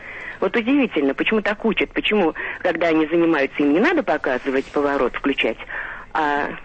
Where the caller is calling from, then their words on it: Saint Petersburg, Russia; Я из Ленинграда, из